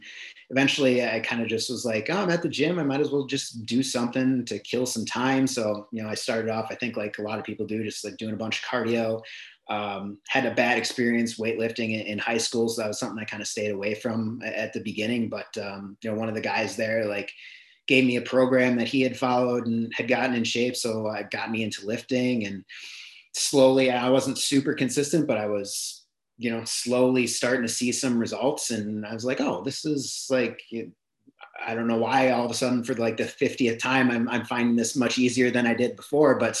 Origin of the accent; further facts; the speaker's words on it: Wisconsin, United States; Growing up in Wisconsin, we have a lot of cheese and fried foods and stuff like that.